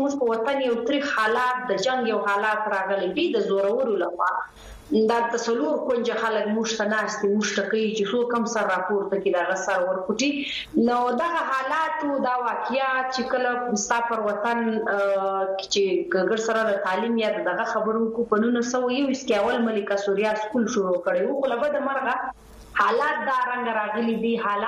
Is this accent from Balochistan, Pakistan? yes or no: yes; Sinjawi, Balochistan, Pakistan; also born or lived in Quetta; پیدا شوی او لوی شوی په سنځاوي کې وزیلا زیارت جنوبی پښتون پاکي سبق مون تر لسمال ته ویلې دی بیا د مختز د خپل د پارا کوټي شار تر راغلو